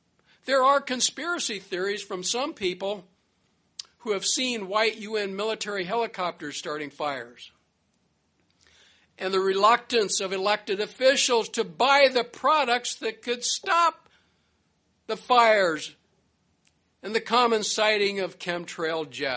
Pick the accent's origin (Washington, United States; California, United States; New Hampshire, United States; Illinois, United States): Washington, United States; My home state is somewhat of a microcosm of America, and the politics are very polarized, perhaps because of such a diversity of liberal and conservative churches.